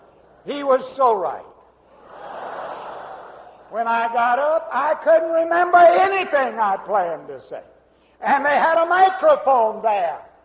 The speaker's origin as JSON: {"language": "English", "town": "Memphis", "region": "Tennessee", "country": "United States", "tie": "born or raised there", "said": "I grew up in the First Baptist Church of Memphis, Tennessee."}